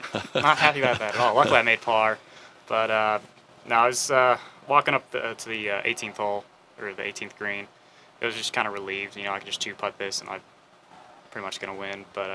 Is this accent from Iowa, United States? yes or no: no; Florida, United States; But, I mean, growing up in Florida, I'd say it was a lot tougher adapting and trying to play golf here.